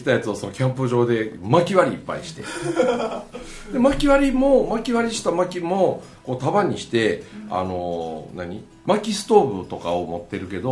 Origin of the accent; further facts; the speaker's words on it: Osugidani, Mie, Japan; この夏ちょっと俺のふるさと田舎で、